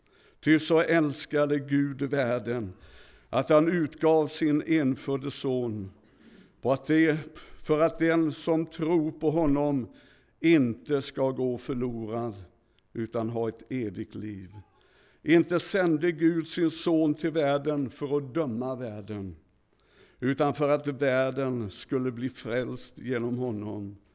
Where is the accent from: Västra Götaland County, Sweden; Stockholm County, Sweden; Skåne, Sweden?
Västra Götaland County, Sweden; Gothenburg; Jag kommer ju från Göteborg.